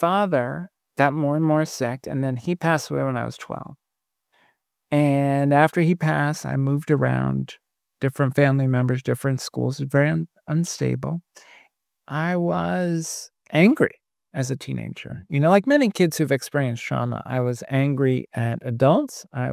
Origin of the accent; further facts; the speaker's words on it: Brooklyn, New York, United States; I grew up in Brooklyn.